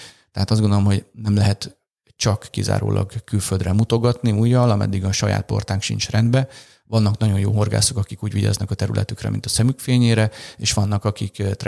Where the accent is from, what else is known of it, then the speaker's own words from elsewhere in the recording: Karcag, Jász-Nagykun-Szolnok, Hungary; also born or lived in Leningrad, Russia; Szovjetunióban születtem, édesanyám magyar, édesapám pedig ukrán, és egy éves koromban Magyarországra költöztünk, több helyen laktunk, és 3 éves, 2,5 éves koromban Karcagra költöztünk